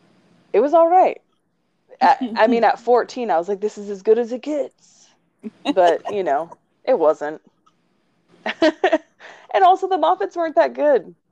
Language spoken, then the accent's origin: English; Seattle, Washington, United States; I'm from Seattle. I have an excuse.